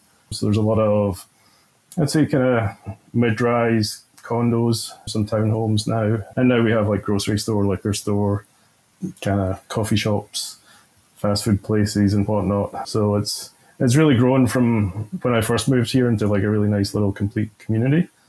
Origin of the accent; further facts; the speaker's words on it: Scotland, United Kingdom; moved away as an adult; now in Canada; I don't have too many pictures of my hometown, but live just south of Edinburgh, about 10 miles south of Edinburgh.